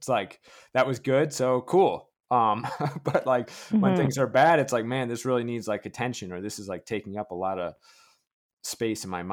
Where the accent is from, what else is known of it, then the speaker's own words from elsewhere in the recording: United States; Now, like, I'm an American, and I talk to a lot of folk and Americana songwriters